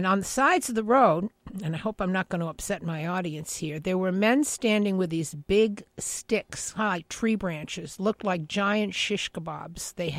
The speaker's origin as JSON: {"language": "English", "country": "United States", "said": "So for me as an American, it was really a surprise"}